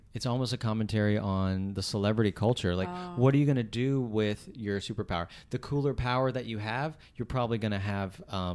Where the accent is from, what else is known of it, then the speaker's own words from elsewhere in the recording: Alabama, United States; I grew up in Alabama, so we watched a lot of football instead.